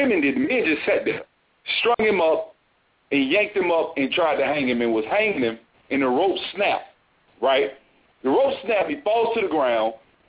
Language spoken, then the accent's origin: English; Montgomery, Alabama, United States; I'm from Montgomery.